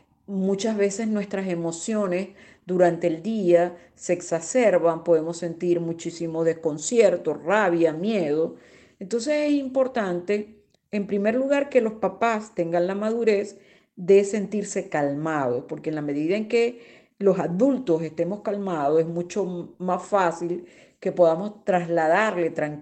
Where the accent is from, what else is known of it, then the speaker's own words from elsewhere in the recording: Venezuela; now in Barranquilla, Colombia; soy psicóloga venezolana y en este momento estoy viviendo en Barranquilla, Colombia.